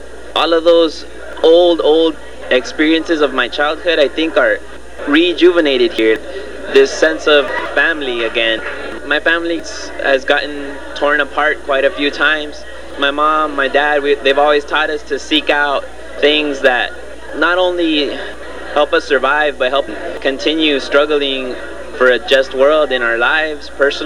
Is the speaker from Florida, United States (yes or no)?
yes; Immokalee, Florida, United States; I'm from Immokalee, Florida.